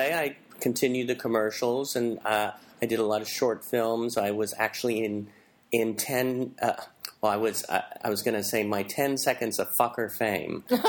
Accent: California, United States; I grew up in the Bay Area. I went to Kenyatta Junior College, graduated from San Francisco State.

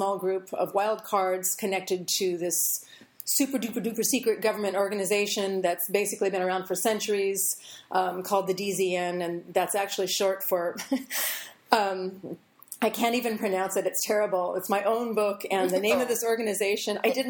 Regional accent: San Diego, California, United States; I've also got action set in San Diego, which is my hometown.

